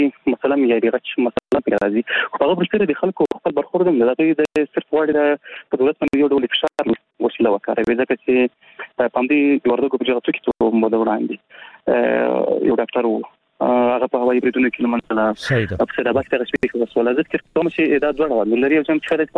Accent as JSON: {"language": "Pashto", "region": "Paktika", "country": "Afghanistan", "said": "زه د پکتیکا یم"}